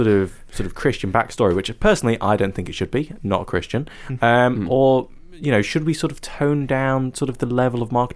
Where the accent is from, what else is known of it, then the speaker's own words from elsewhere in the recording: United Kingdom; I'm a fake Brit for not liking tea.